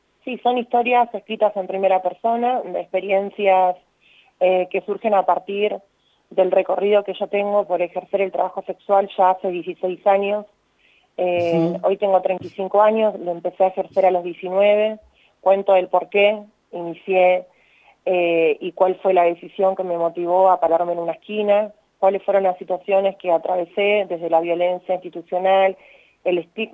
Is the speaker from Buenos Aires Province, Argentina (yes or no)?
yes; Buenos Aires Province, Argentina; Sí, de provincia de Buenos Aires, sí